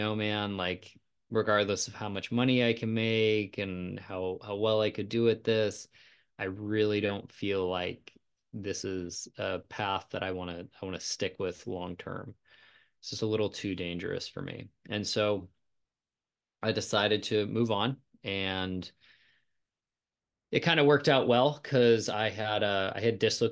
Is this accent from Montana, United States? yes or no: yes; Whitefish, Montana, United States; I'm originally from Whitefish, Montana. It's a very small town up north, about 3 hours away from Canada.